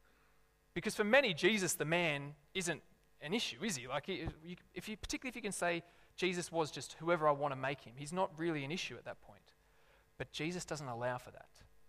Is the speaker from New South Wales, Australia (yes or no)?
yes; Lithgow, New South Wales, Australia; So I grew up in Lithgow in a rather large high school.